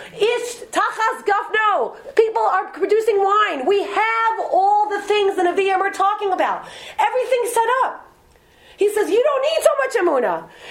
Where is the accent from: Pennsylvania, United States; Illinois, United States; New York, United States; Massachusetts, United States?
New York, United States; Brooklyn; my grandparents lived around the corner from me, growing up in Brooklyn